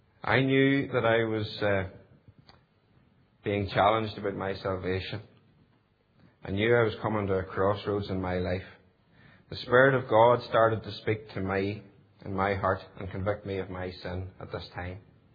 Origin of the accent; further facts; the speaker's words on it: Stewartstown, Northern Ireland, United Kingdom; as a child, I grew up just outside Stewartstown on a farm, and I still farm in that area today. I attended a local Presbyterian church not far from my home